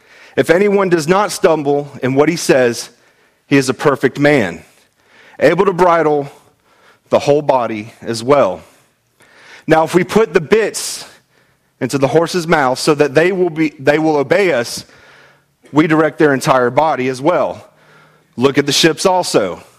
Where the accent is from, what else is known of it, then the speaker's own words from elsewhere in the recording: Florida, United States; You know, I grew up in Florida, bridges everywhere.